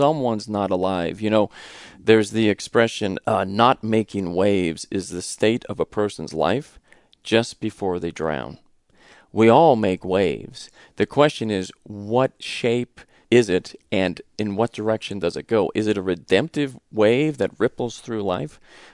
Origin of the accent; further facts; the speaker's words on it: Reseda, California, United States; as a kid, a troubled kid in Southern California, I grew up in Reseda, California in the 70s.